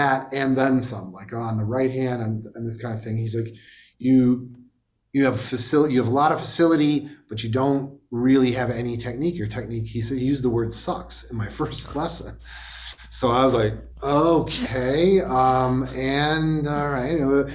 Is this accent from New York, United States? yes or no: yes; Buffalo, New York, United States; My first one, of course … growing up in Buffalo.